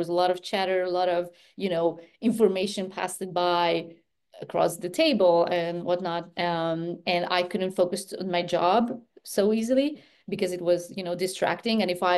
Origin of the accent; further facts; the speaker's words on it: Transylvania, Romania; So I'm originally from Transylvania. My whole family is from there. I grew up in a small town where, well, almost everyone knew everyone, and there was a lot of family gatherings, and we celebrated birthdays, name days.